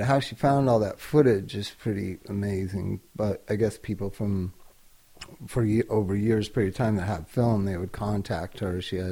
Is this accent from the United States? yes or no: yes; Palm Springs, California, United States; Well, you see, I grew up in the 70s. Like, that was a lot of swinging was going on. I grew up in Palm Springs.